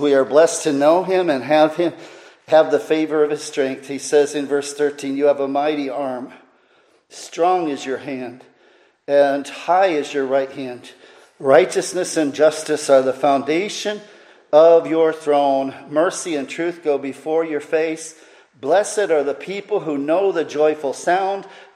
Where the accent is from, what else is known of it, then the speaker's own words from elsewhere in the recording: Illinois, United States; I was from Illinois, all flat. That's what I was used